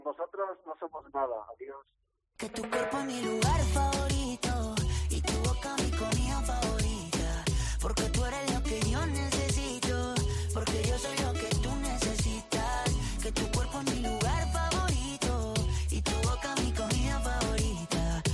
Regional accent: Spain; moved away; pero yo soy español. Me formé en mi país

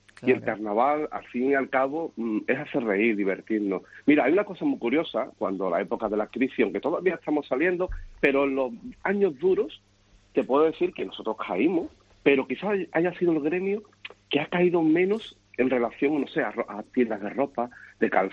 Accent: Seville, Andalusia, Spain; yo soy de Sevilla, aunque tengo tiendas por varias zonas, ¿no? De Cádiz, Sevilla, Huelva.

